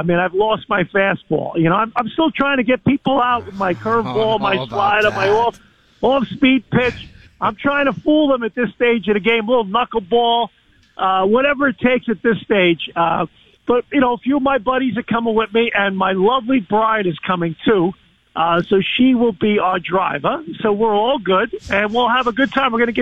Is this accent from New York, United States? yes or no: yes; New York, United States; I grew up in Brooklyn, and I grew up rooting for the Yankees.